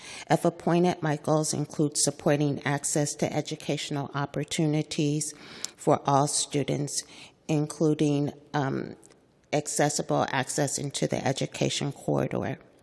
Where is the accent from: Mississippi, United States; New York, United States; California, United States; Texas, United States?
California, United States; San Francisco; As someone born and raised in San Francisco in District 11